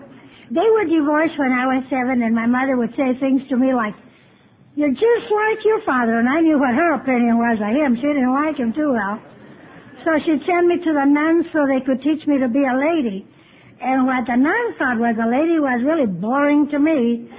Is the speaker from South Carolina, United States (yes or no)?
no; California, United States; now in Blythe, United States; I'm really from Orange County, California, but what I'm doing in Blythe is a man.